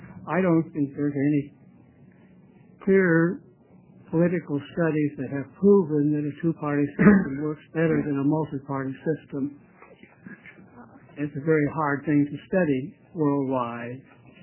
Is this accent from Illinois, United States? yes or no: no; Oregon City, Oregon, United States; Chairman Starr and members of the committee … from Oregon City.